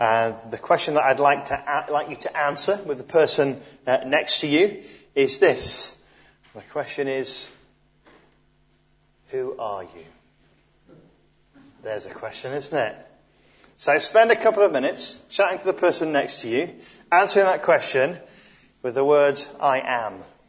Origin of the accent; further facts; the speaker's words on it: Lancaster, North West England, United Kingdom; now in Bluntisham, United Kingdom; I am a resident of Bluntisham, perhaps where I was born. I am from Lancaster. In Lancashire, where God comes from.